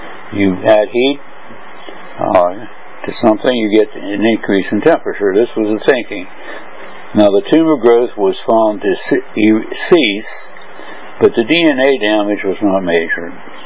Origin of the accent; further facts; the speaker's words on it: United States; now in Hong Kong/Berlin, Germany; I'm an American living in Hong Kong and Berlin.